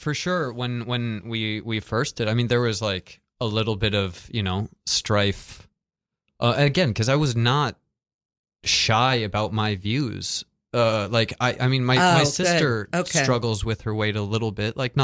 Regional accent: California, United States; Southern California.

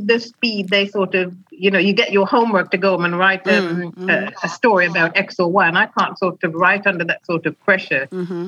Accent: Clarendon, Jamaica; moved away as an adult; also born or lived in West Midlands; now in London, United Kingdom; Yes, I was born in the West Midlands, and I first went to Jamaica with my parents just before my 12th birthday. We lived in Clarendon, and I spent my entire teens on the island and returned to England 10 years later. I went to live in London.

